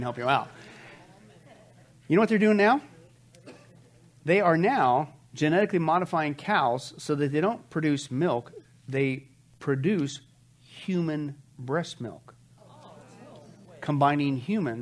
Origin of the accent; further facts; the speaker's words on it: Midwest, United States; I grew up in the Midwest. That was one thing you had to do. You had to dehorn a cow.